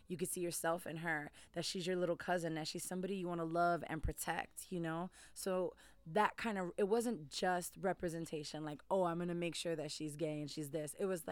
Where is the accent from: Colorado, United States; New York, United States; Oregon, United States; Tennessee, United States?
New York, United States; New York City; Like, I'm from the Bronx. I'd never known what it was to be a hippie, anything.